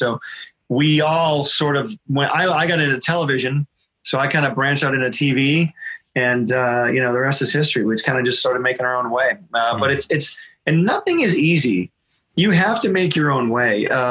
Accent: Michigan, United States; I'm from Michigan originally. I'm from the Midwest.

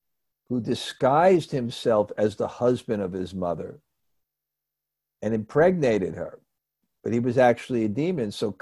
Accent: Brooklyn, New York, United States; When I grew up in Brooklyn, I remember one or two people who were demons.

